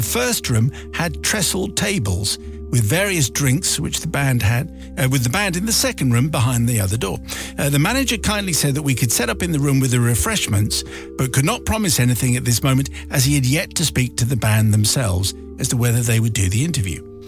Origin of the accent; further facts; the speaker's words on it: Manchester, North West England, United Kingdom; a relatively new band from Manchester, my hometown, were performing.